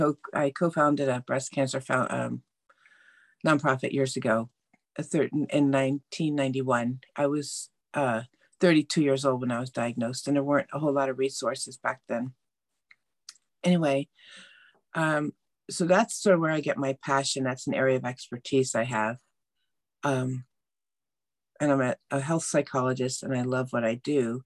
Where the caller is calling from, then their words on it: Auburn, California, United States; Auburn. Oh, sorry. Auburn, California. We're 40 miles northeast of Sacramento in the Sierra foothills.